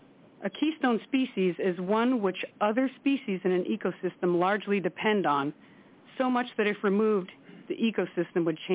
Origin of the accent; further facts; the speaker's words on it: Alaska, United States; I was born and raised in Bristol Bay. I lived in the community of Dillingham for some time